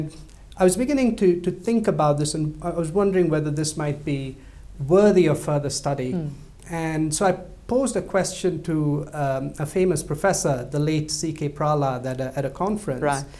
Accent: India; also born or lived in United Kingdom; now in China; I'm originally from India. I spent the majority of my adult life in the UK, and now I live in China

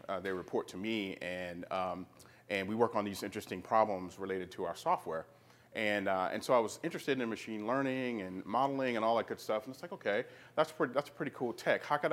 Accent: North Carolina, United States; I'm from North Carolina, and my day job, I'm a full stack developer.

